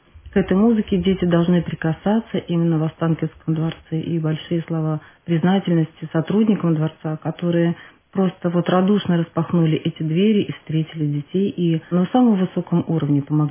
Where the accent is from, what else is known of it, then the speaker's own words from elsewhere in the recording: Minsk, Belarus; мы из Минска, и увидев в Беларуси по интернету объявление о проведении данного конкурса